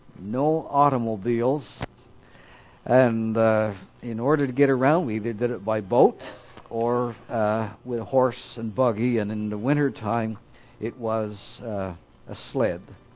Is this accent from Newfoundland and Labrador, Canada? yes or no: yes; Newfoundland and Labrador, Canada; as a boy growing up in Newfoundland, Canada, one of the most exciting times of the year had to be Christmas time, or the winter time.